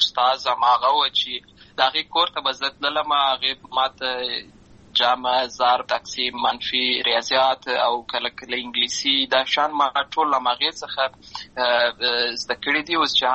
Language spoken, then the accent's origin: Pashto; Lashkar Gah, Helmand, Afghanistan; also born or lived in Uruzgan; زه په اصل کې د اروزګان ولایت یم، اما زه په هلمند ولایت لښکرګاه کې پیدا شوی یم، امالته لوی شوی یم، امالته مې ښوونځی لوستی ده